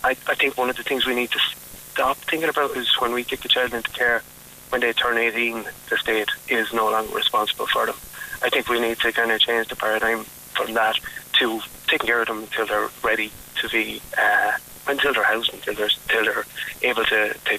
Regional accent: Newbridge, Leinster, Ireland; I don't cover Newbridge, and I was from Newbridge, all right.

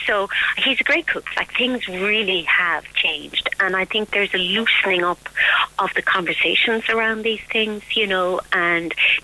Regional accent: Munster, Ireland; I think it was celebrated particularly in Kerry and Cork, and I'm from Kerry

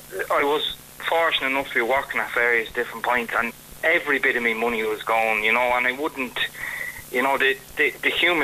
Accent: Ireland; I think we're in danger here of nearly accepting it as much as us Irish tend to accept alcohol

